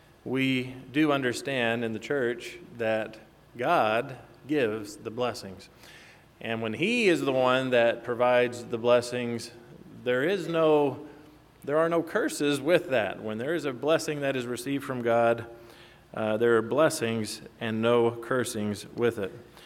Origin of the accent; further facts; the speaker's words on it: Paducah, Kentucky, United States; now in Kansas, United States; When growing up in Paducah, Kentucky, it wasn't a rarity to have somebody just, well, you have a blessed day.